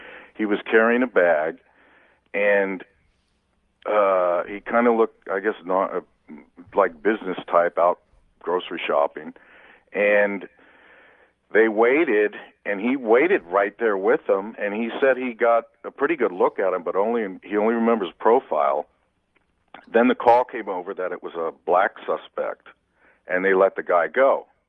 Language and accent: English; California, United States; I'm from San Luis Obispo County.